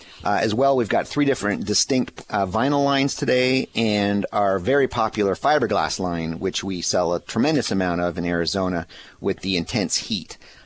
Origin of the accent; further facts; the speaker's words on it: Toronto, Ontario, Canada; I'm Canadian. I'm from Toronto.